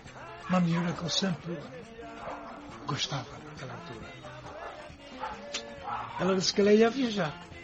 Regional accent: São Tomé & Príncipe; para mim, que eu sou santomense, sou feijão com arroz, eu gosto de todas.

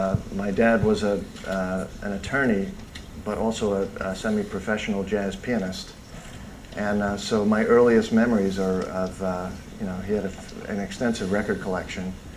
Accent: Philadelphia, Pennsylvania, United States; Also, growing up in Philadelphia, I was exposed to a lot of different kinds of music. Philly was a real hotbed of music at that time.

